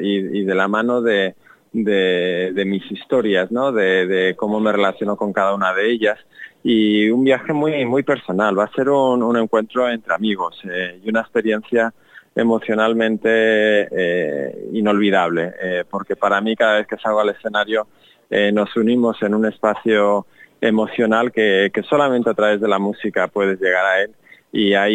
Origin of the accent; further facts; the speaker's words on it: La Rioja, Spain; que es una jota riojana, porque soy riojano